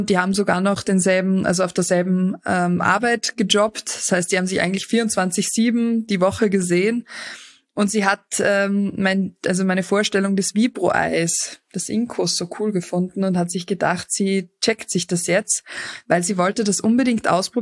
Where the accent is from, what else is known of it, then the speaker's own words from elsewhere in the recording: Austria; Also bei uns in Österreich würde man zuzeln dazu sagen.